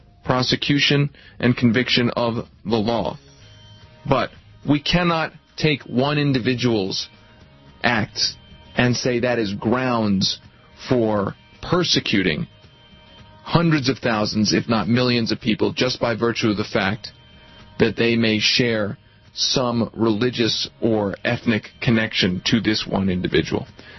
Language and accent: English; United States; I'm an American, right? And we're Americans here.